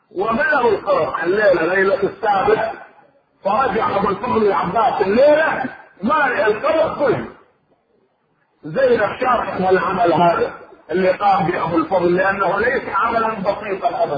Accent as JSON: {"language": "Arabic", "country": "Iraq", "said": "معروف عندنا بالعراق وهنا وكل مكان"}